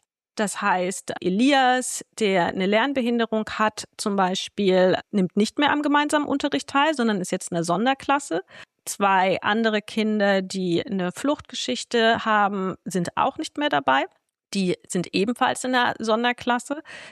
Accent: Wernigerode, Saxony-Anhalt, Germany; moved away as an adult; Wir sind beide in Wernigerode aufgewachsen. Ich bin dann nach dem Abi weggezogen.

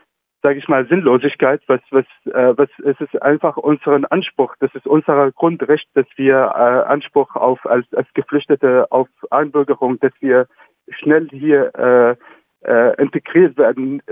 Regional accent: Idlib, Idlib Governorate, Syria; German is a second language; also ich komme zum Beispiel aus Idlib, die Region, die gerade unter viel leidet

